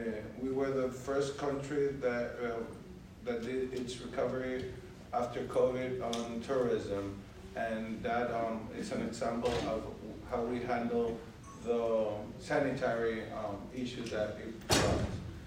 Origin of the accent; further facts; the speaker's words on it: Dominican Republic; Básicamente eso es lo que compone lo que somos como dominicanos